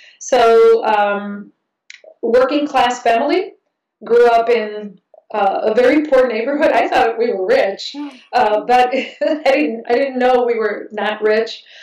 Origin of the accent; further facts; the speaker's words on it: Chicago, Illinois, United States; Okay, so I grew up in Chicago. We are from Puerto Rico. So living in Chicago, we were still living in Puerto Rico, in Chicago. So we were raised very culturally connected